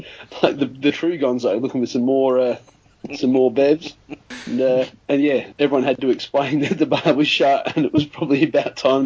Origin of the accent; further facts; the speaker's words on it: Adelaide, South Australia, Australia; I sort of said, I'm from Adelaide, I've got some goodies for you.